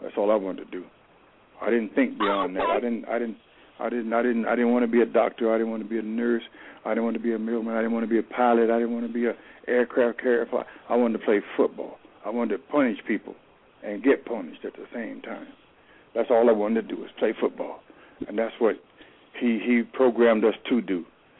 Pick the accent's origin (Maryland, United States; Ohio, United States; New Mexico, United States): Ohio, United States; Alliance; and then we got back to Ohio, and then we grew up there in Alliance. Like I say, a population of maybe 31,000, and we went to school with black and white at Alliance High School.